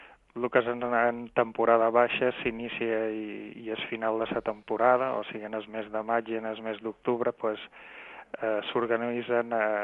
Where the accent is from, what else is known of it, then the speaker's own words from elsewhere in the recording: Formentera, Balearic Islands, Spain; jo com a formenterer considero que és impressionant